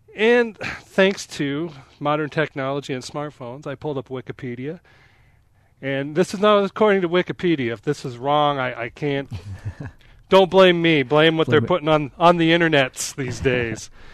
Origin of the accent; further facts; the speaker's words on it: Huron, United States; it all started because where I grew up in Huron, and there wasn't really a teacher in town at the time.